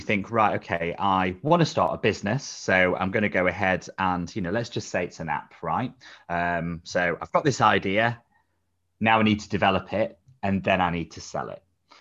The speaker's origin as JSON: {"language": "English", "town": "Doncaster", "region": "Yorkshire and the Humber", "country": "United Kingdom", "lives_now": "Nottingham, United Kingdom", "said": "So I'm in Nottingham and I'm from Doncaster originally. So coming from Doncaster, the idea of like starting a business and finding an investor, like it's not, it wasn't even an option."}